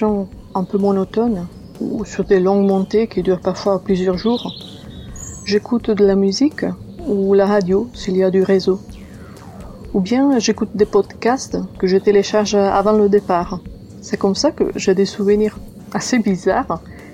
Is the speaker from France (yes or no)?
no; Italy; En ce moment, je me trouve en Sicile, où je n'avais jamais mis le pied avant, malgré le fait que je suis italienne.